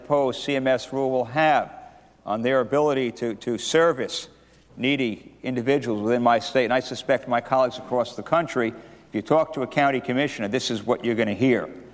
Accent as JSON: {"language": "English", "region": "Minnesota", "country": "United States", "said": "In my home state of Minnesota, I have consistently heard from social workers, county supervisors, health care providers, and others"}